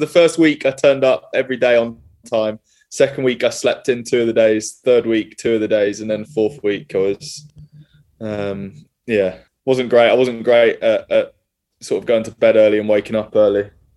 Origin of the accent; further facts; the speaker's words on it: Scotland, United Kingdom; you get really well looked after being Scottish and being based at a Scottish club